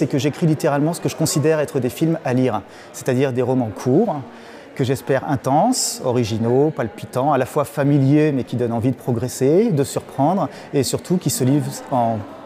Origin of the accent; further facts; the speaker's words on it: Île-de-France, France; now in Château-Thierry, France; À l'origine, je viens des Yvelines où je suis né, mais depuis quelques années, j'ai emménagé pas loin de Château-Thierry.